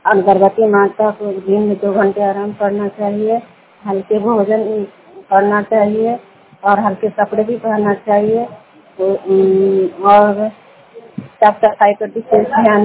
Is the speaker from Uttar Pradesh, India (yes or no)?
no; Vishnupur, Bihar, India; मैं विष्णुपुर ग्राम संघ पंचायत नालंदा जिला नगलोसा प्रखंड के निवासी हूँ।